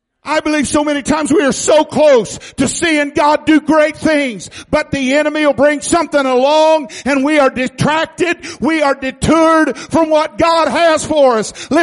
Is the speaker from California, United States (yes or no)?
no; Missouri, United States; And I said, I'm from Missouri. That's a show me state.